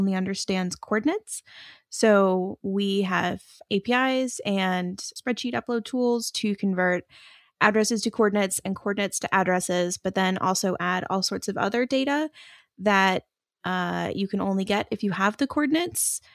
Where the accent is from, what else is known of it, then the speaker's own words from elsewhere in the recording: United States; now in Denmark; As you mentioned, I live in Denmark, though you can probably hear I am originally American.